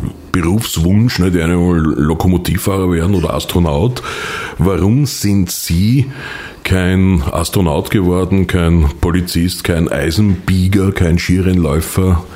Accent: Mödling, Lower Austria, Austria; Ich erinnere mich noch an meine Kindheit als Schüler in Mödling.

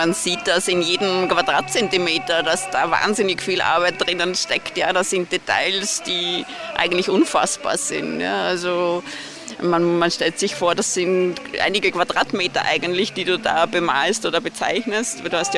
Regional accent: Lower Austria, Austria; Und ich bin natürlich ein Naturkind, ich bin in Niederösterreich am Land aufgewachsen.

